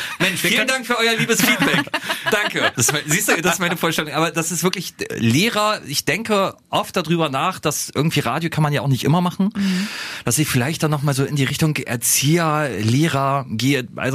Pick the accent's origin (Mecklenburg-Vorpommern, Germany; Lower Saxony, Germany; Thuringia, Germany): Lower Saxony, Germany; ich komme ja aus dem Landkreis Cuxhaven